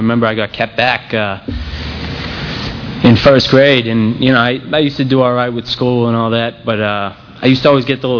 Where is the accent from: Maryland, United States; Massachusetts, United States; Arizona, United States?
Massachusetts, United States; Waltham; I'm originally from Waltham, Massachusetts. I from a pretty normal family.